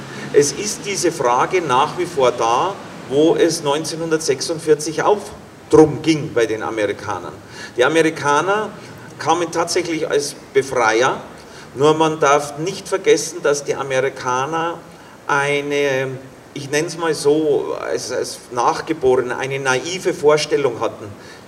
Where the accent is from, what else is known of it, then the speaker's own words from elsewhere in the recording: Munich, Bavaria, Germany; Also zum einen bin ich Münchner